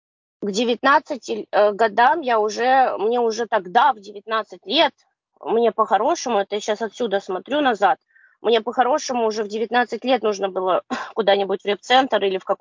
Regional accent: Kazan, Tatarstan, Russia; Я вообще сама из Казани родом. Родом я из Татарстана.

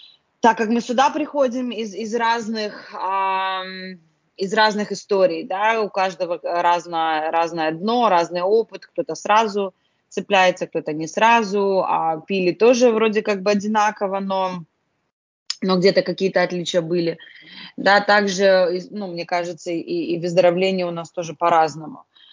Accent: Lithuania; потому что я сама еще из Литвы

